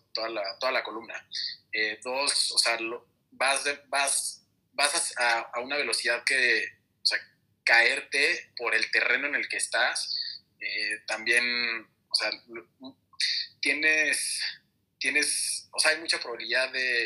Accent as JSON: {"language": "Spanish", "country": "Mexico", "tie": "born or raised there", "said": "nací, crecí en México, muy lejos de la nieve, muy lejos de las montañas"}